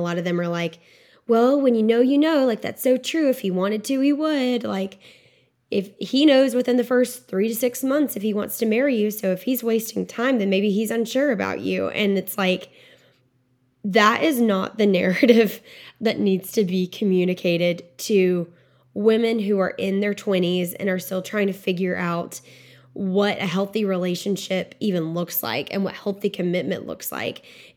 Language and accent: English; the South, United States; it was in my surroundings every day growing up in the South